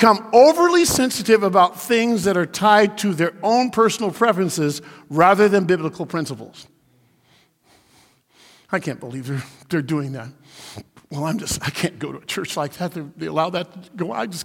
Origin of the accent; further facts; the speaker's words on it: Portland, Oregon, United States; She was raised in Southwest Portland. I was raised in St. John's.